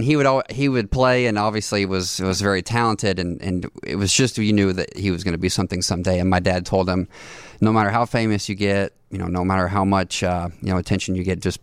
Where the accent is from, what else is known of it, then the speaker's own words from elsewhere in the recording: Iowa, United States; Originally from like the south of Des Moines.